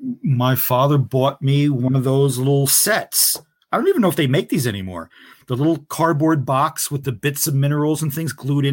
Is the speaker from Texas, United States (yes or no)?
no; Newark, New Jersey, United States; also born or lived in Kearny; I grew up in the Ironbound section of Newark, New Jersey, and then Kearney across the river, you know, very urban